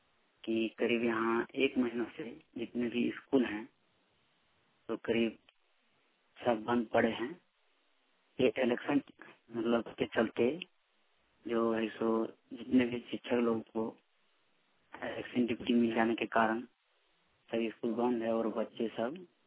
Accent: Kothi, Jharkhand, India; बोकारो जिला नावाडी प्रखंड पंचायत मुंगोरांगा माटी ग्राम कोठी से बोल रहा हूँ।

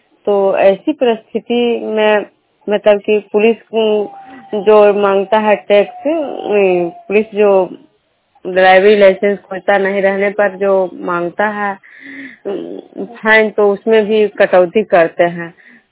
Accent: Bihar, India

